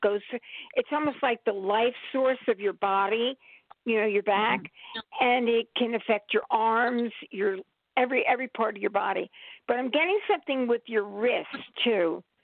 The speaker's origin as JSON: {"language": "English", "region": "New Jersey", "country": "United States", "tie": "born or raised there", "said": "Well, I live in New Jersey, and I'm born and bred in Jersey, conceived in Jersey, but New York is a hop and a skip in Philadelphia, so I'm in the middle."}